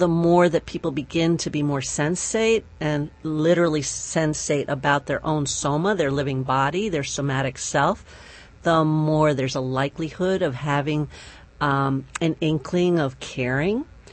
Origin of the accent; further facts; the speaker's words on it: New York City, New York, United States; And I grew up in East Harlem, and my parents settled there in like 1949 and 50.